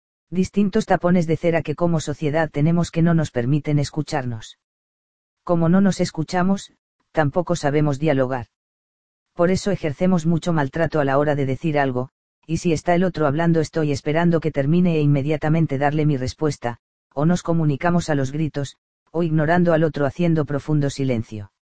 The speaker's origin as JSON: {"language": "Spanish", "country": "Argentina", "said": "en el caso nuestro, como sociedad argentina, así como a veces tenemos problemas para escuchar"}